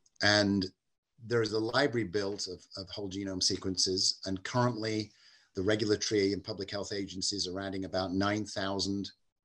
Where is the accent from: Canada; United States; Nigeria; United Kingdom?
United Kingdom; England; I grew up in England, which is what we used.